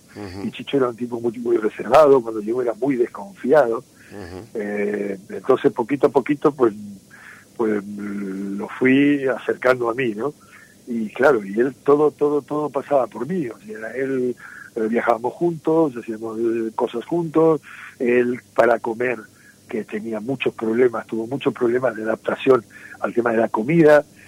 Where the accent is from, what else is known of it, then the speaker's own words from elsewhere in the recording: Argentina; a mí, como buen argentino, me gustaba mucho la ropa de piel, y entonces yo traía ropa de cuero de Argentina